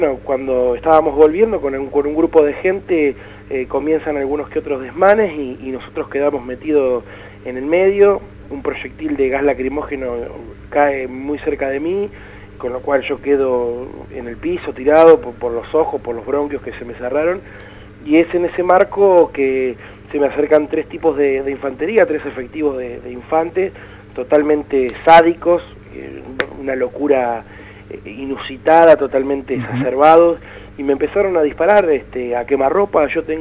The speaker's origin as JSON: {"language": "Spanish", "town": "Azul", "region": "Buenos Aires Province", "country": "Argentina", "lives_now": "Tandil, Argentina", "said": "yo soy azuleño, soy de la Ciudad Azul, estoy estudiando en Tandil hace casi 2 años."}